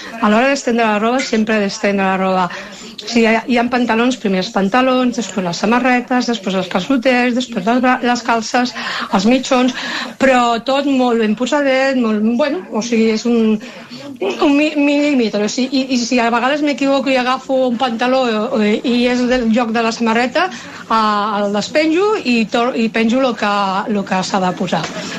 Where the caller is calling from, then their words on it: Terrassa, Catalonia, Spain; de Terrassa i tinc 56 anys.